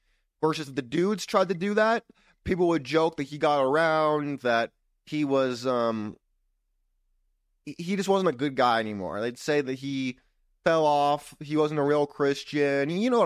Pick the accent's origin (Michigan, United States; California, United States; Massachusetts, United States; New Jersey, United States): California, United States; Because I grew up in California, it was Berkeley.